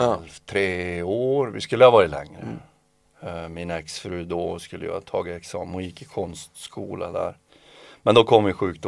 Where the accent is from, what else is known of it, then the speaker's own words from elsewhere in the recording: Sweden; jag kände att det var skönt att vara hemma i Sverige en månad.